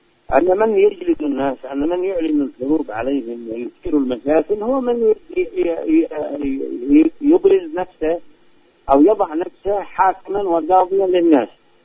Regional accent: Yemen; وبعد ما يتعلق بحقنا نحن كشعب يمني

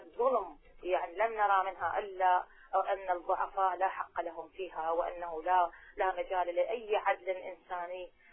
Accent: Iraq; باعتبار أنا أيضا من العراق ونحن ذقنا الويلات والمرارات من هذا النظام

